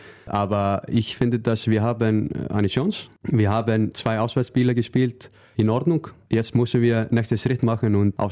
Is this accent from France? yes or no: no; North Iceland, Iceland; German is a second language; In meiner Heimat ist 2 Mannschaften. Ja, meine Heimat ist nur 18.000, aber trotzdem ist 2 Handballmannschaften da. Und ich möchte etwas für Jugend machen als Trainer. Ich finde das wichtig, weil mein Verein in Nordisland habe nicht so viel Geld.